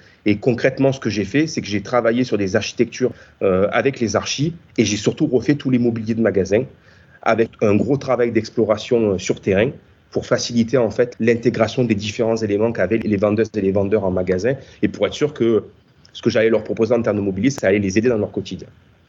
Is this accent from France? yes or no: yes; Marseille, Provence-Alpes-Côte d'Azur, France; j'ai fait ça entre Marseille et Aix parce que je suis originaire de Marseille